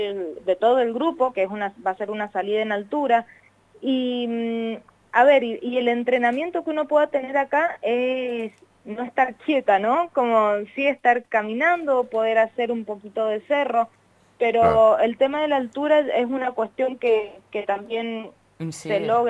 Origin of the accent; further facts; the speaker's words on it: Mendoza, Argentina; como mendocinos tenemos el, no sé, el regalo precioso de que es el patio de nuestra casa, las montañas